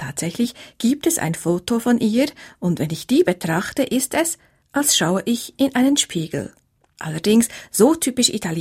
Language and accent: German; Adelboden, Bern, Switzerland; Ist es Adelboden? Da bin ich aufgewachsen. Und doch spürte ich schon als Kind, dass ich keine waschechte Adelbodnerin war.